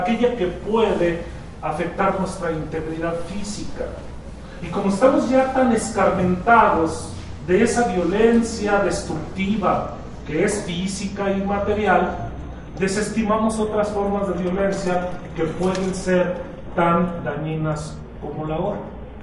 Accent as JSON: {"language": "Spanish", "country": "Mexico", "said": "Nuestro testimonio como mexicanos da cuenta que la violencia es cotidiana"}